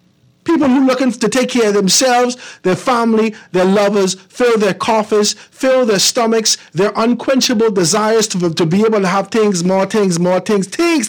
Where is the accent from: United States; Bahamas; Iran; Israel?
Bahamas; Eight Mile Rock, Grand Bahama; I'm from West Grand Bahama and 8 Mile Rock, sir.